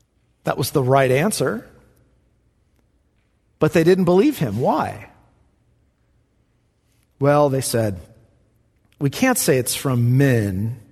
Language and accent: English; Lemoore, California, United States; I mean, I'm from Lemoore. Come on. Do you know where that is?